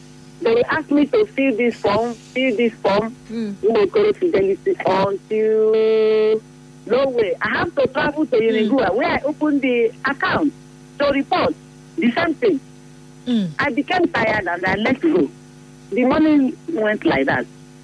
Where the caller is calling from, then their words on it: Port Harcourt, Rivers, Nigeria; My name is … I'm calling from Port Harcourt.